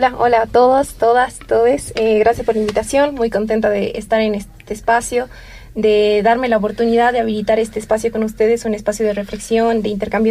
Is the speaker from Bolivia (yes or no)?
yes; La Paz, Bolivia; me crié y me construí en un hogar de orígenes quechuas, costumbres quechuas, mis papás, mis abuelos son de allá. Entonces, soy de La Paz, pero mi corazón es de Chayanta, un pueblo de Norte Potosí, un pueblo de encanto